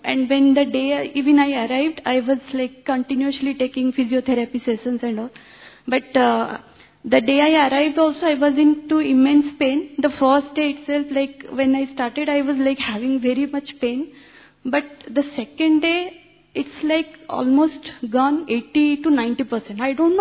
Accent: Bhubaneswar, Odisha, India; English is a second language; I'm from Odisha, Bhubaneswar.

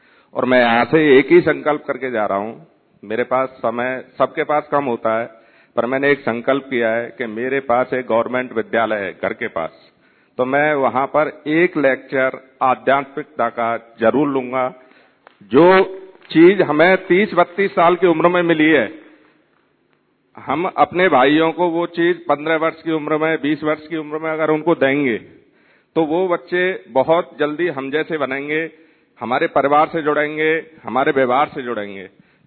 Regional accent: Bharatpur, Rajasthan, India; मैं भरतपुर के राजस्थान से आया हूं।

